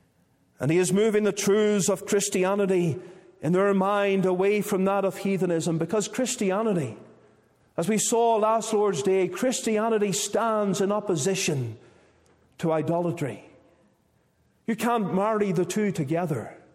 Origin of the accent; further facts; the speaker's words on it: Northern Ireland, United Kingdom; I'm from Northern Ireland and not from Canada.